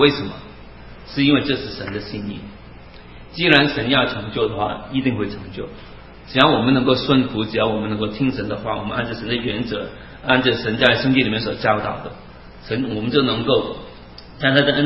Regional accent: Hong Kong; first language Cantonese; Chinese is a second language; 像我自己本来我就不是讲国语的，我的母语是粤语，我的本来是讲广东话的人，慢慢也在学，我们也是从不同的，就算是语言一样，我们还是有很多可能来自不同的原居地，甚至从啊，我是从香港来

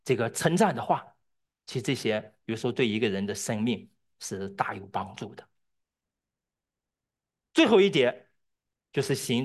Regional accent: China; 我们中国人或者可以说我们大陆人吧

